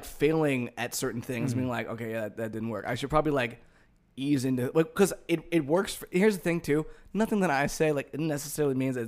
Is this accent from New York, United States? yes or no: no; Akron, Ohio, United States; I grew up like right outside of Akron, Ohio, which is like close to Cleveland. So a lot of times I just say Cleveland.